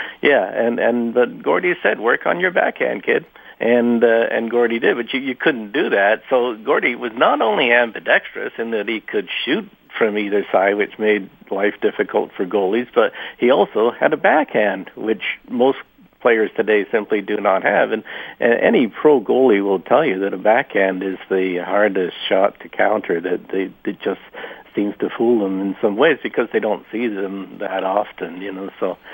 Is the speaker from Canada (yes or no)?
yes; Windsor, Ontario, Canada; I grew up in Windsor, Ontario, and I lived closer to Tiger Stadium than most of Detroit. Sure. Windsor is essentially a suburb of Detroit.